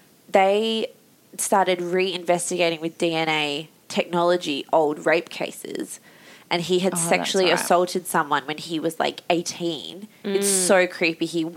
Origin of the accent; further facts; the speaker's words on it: Perth, Western Australia, Australia; we're both from Perth.